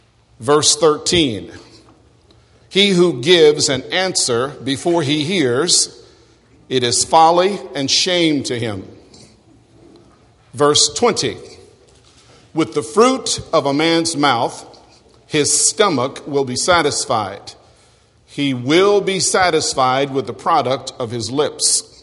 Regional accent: Snyder, Texas, United States; When I was growing up in Snyder, Texas, and at one time I was small

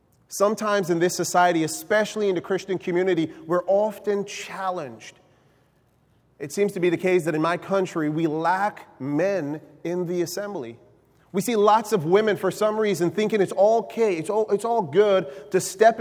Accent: Guyana; When I was growing up in Guyana

